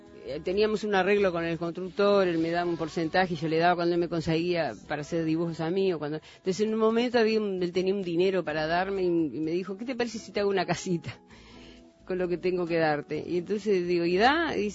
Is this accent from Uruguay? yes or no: yes; San José, Uruguay; No, en San José, soy maragata.